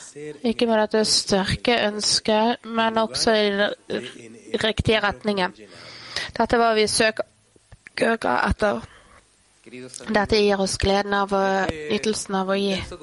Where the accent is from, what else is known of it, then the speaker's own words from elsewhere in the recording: Uruguay; fra Uruguay.